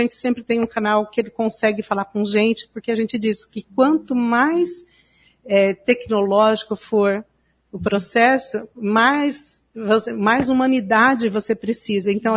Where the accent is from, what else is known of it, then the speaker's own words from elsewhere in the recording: Maringá, Paraná, Brazil; E a gente tem orgulho de dizer que nós somos maringaenses, nós somos paranaenses, brasileiros, desenvolvendo tecnologia aqui na nossa cidade.